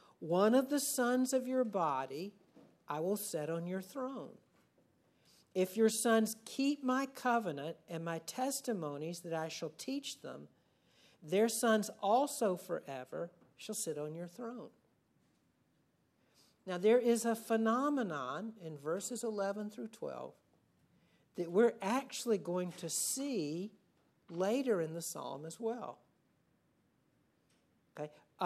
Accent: Atlanta, Georgia, United States; one of my favorite memories is I grew up in Atlanta, and my mom, after school let out, between, you know, that just few days between school letting out and Christmas, she would take us to buy our Christmas presents at the big downtown department store.

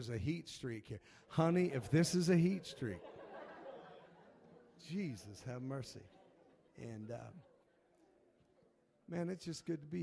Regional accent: Los Angeles, California, United States; I was raised and born in East L.A.

